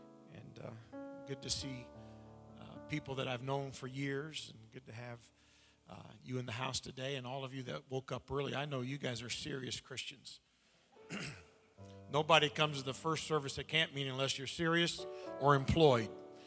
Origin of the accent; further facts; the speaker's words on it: Indiana, United States; I grew up in Indiana. We're a neighboring district.